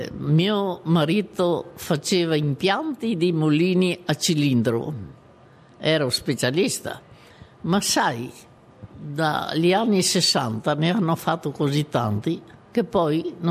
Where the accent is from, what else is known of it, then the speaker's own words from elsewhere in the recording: Cittadella, Veneto, Italy; born there; Sono nata a Cittadella, provincia di Padova, il 12 settembre del 1914.